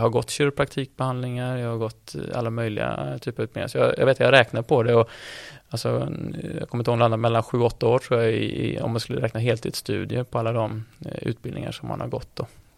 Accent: Gothenburg, Västra Götaland County, Sweden; jag är från Göteborg.

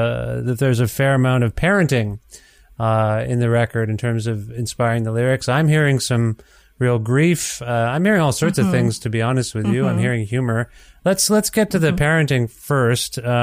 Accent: Ontario, Canada; I'm from Canada. I moved relatively recently across the country. My wife's family is from Alberta, so we moved from Ontario to Alberta

